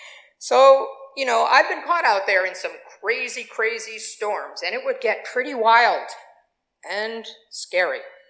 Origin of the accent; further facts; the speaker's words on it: Southbury, Connecticut, United States; I grew up here in Southbury, and our home was on Lake Soar.